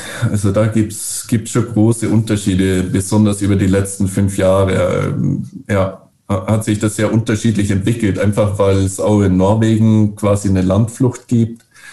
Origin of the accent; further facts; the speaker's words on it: Bavaria, Germany; now in Norway; ich bin ja aus Bayern